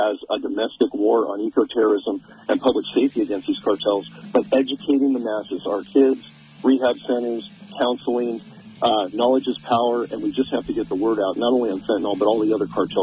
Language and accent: English; California, United States; now in Montana, United States; we come from California. We're in Montana now